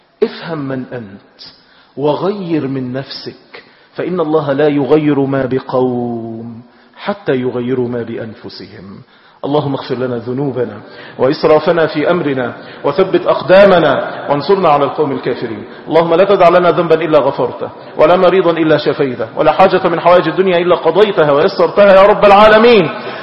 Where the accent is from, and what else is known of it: Egypt